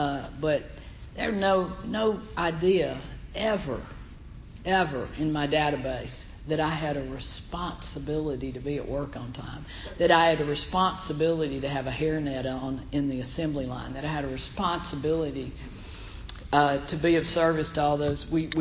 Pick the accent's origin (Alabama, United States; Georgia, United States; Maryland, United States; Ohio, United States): Alabama, United States; I grew up in Alabama, so close to here. I went to Auburn too. I was telling these girls, I'm 58